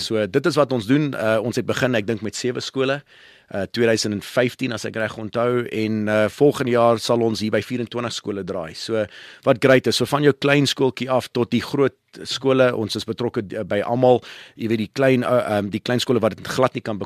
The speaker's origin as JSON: {"language": "Afrikaans", "region": "Gauteng", "country": "South Africa", "tie": "born or raised there", "also_born_or_lived": "Durban", "said": "ek was gebore in Durban, maar groot geword hier in die ou Transvaal, wat nou Gauteng is. Ek was op school by JP, baie trotse JP boy."}